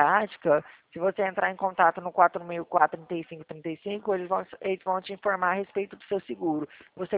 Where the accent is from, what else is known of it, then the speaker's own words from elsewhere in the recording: Ribeirão Preto, São Paulo, Brazil; Eu sou do interior, tá? Sou de Ribeirão Preto, do interior de São Paulo.